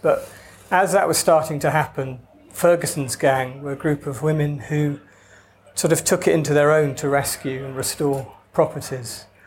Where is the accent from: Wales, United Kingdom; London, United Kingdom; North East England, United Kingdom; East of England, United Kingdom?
Wales, United Kingdom; I mean, I'm Welsh and I don't have a Welsh accent